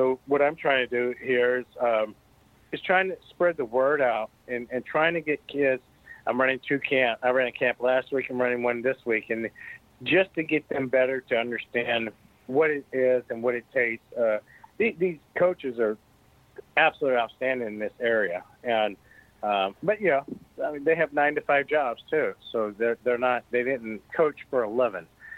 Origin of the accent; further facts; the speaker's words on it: United States; I know I'm an American.